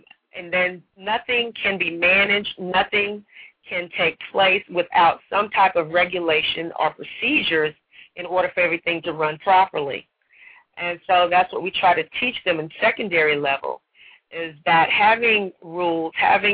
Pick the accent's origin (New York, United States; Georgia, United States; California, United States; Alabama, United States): Georgia, United States; Atlanta; I'm from Atlanta.